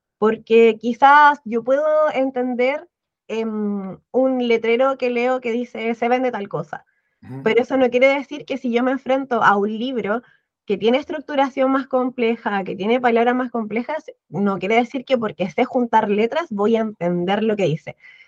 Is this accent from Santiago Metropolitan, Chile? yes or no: no; Linares, Maule, Chile; él es de Talca, yo soy de Linares, estamos muy cerquita